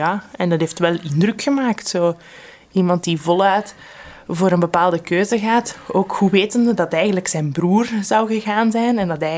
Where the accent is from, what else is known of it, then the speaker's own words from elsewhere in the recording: Flemish Brabant, Belgium; Ja, ik ben van Kampen uit afkomstig, dus Tremelo was niet zo ver.